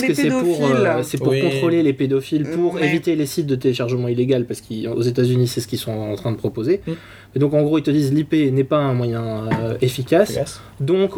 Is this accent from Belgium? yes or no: yes; Belgium; now in France; c'est quand même pas pour rien qu'on vient s'installer en France quand on est belge comme moi.